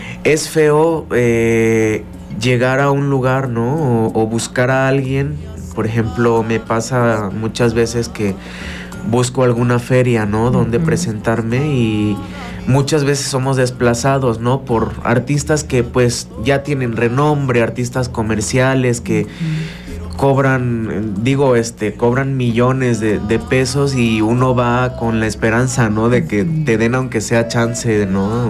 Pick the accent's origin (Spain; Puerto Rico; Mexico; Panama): Mexico; por amor también a mi tierra, ¿no? A mi México.